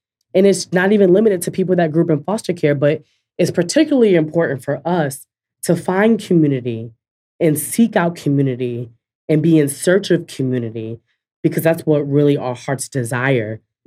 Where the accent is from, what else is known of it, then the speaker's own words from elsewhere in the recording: Boston, Massachusetts, United States; I was born and raised in Boston, and I was born in the inner city of Boston and raised in the inner city of Boston.